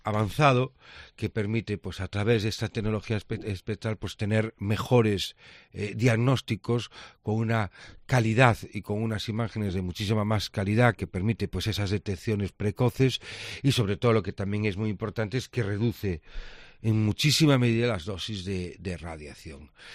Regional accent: A Coruña, Galicia, Spain; lo que ha pasado en Coruña ha condicionado en gran medida lo que somos como gallegos.

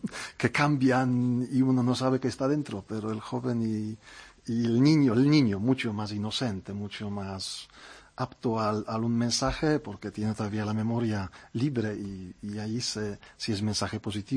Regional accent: Kraków, Lesser Poland, Poland; Spanish is a second language; De Cracovia.

